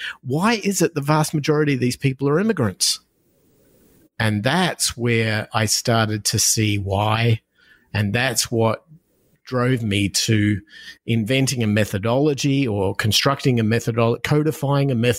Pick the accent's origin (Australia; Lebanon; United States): Australia; I'm originally from Australia. You probably hear that in my accent. I spent the first half of my life growing up with the economies of Australia, with the culture